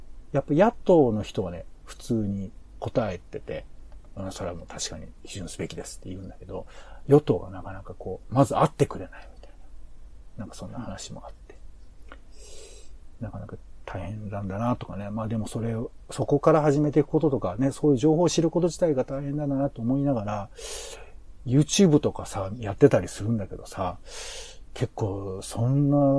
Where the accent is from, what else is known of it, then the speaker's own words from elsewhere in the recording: Hiroshima, Japan; 僕、子供の頃、広島に住んでたりしてたんで、なんかね、割とこう、そういうことがこう、なんだろうね、ちょっとした学校教育でもそういうことがこう、頭に残ってたりするんだよね。